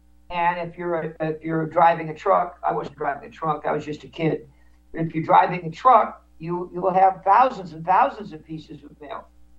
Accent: Manhattan, New York, United States; born there; It's the city in which I was born, by the way. I have kind of a personal connection to that. I was born in Manhattan.

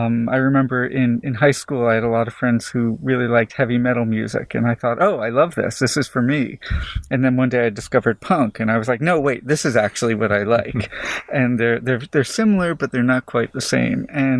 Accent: Florida, United States; Well, I grew up in South Florida, a place I got away from as soon as I possibly could.

